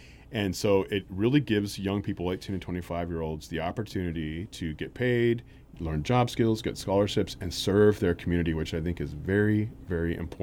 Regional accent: California, United States; I was in the Bay Area. I was raised in the Bay Area and dropped out of high school

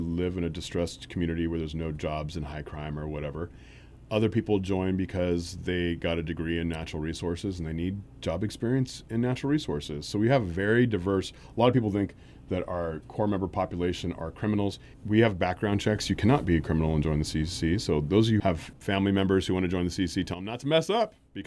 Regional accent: California, United States; born or raised there

